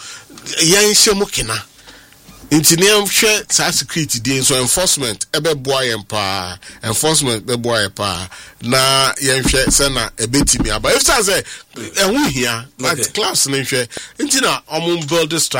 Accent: Ghana; but I'm concerned Ghanaian.

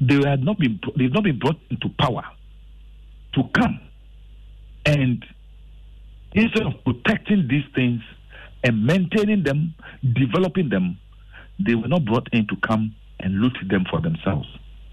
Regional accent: Ghana; I was at a demonstration, one, as a Gadangwe, two, as a Ghanaian who is entitled to pension

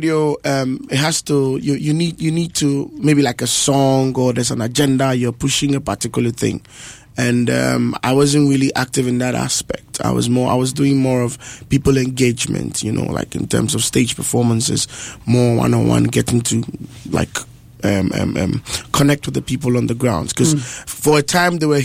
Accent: Greater Accra, Ghana; Yes, but I'm from Bessie.

